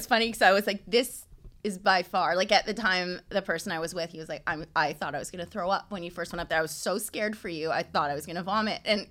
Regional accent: Canada; We're from Canada. Leave us alone.

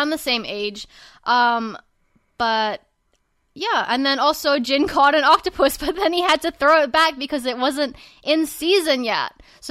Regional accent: Australia; I don't even know the 50 states. I don't know the presidents. Because, I was brought up on Australian history

